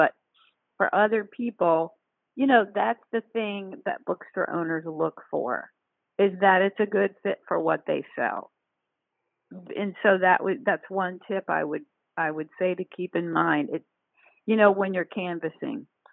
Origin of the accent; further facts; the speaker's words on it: Palm Beach, Florida, United States; I started launching my book in my hometown of Palm Beach, Florida. And I'm from there, and I know a lot of people.